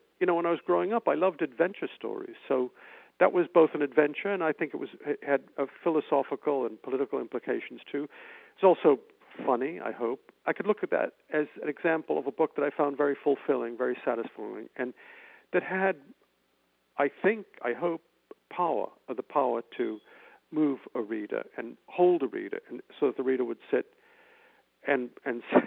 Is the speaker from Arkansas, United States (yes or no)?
no; Medford, Massachusetts, United States; That's where we grew up in Medford, Massachusetts.